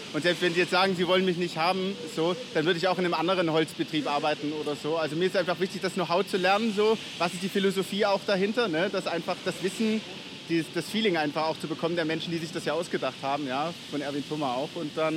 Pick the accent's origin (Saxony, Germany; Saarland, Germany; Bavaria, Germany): Saxony, Germany; Chemnitz; Nee, ich komme aus Deutschland.